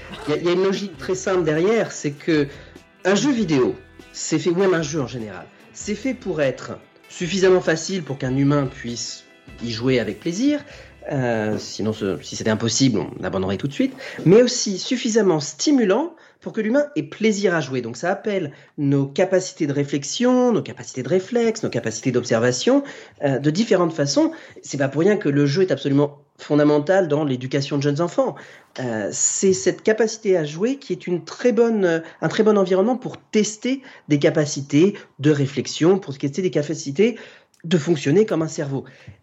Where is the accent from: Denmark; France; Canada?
France; pour moi, en tant que Français